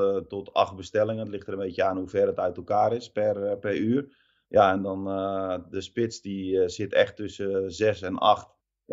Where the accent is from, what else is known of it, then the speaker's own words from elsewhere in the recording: South Holland, Netherlands; Dus straks ga ik hier in Alphen of in Gouda, waar ik ook regelmatig natuurlijk kom, waar ik vandaan kom.